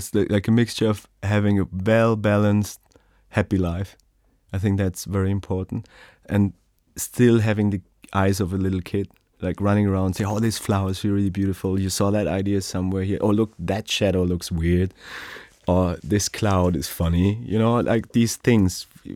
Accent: Munich, Bavaria, Germany; But if it comes to Munich, like in my hometown, I think Munich did it quite well because we had a lot of immigrants coming here.

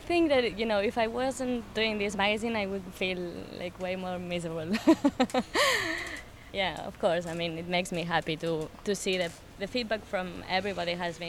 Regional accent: Barcelona, Catalonia, Spain; we are from Barcelona, I'm Catalan.

